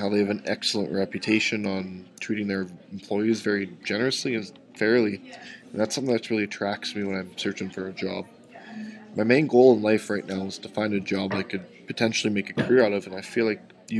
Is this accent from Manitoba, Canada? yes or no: no; Gibbon, Alberta, Canada; I was born and raised in Gibbon, Alberta, so not too far from this area. And I'm 20 years old.